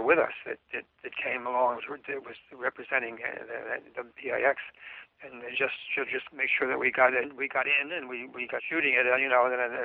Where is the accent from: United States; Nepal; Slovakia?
United States; New Jersey; born there; now in New York, United States; I live in New York. I was born in New Jersey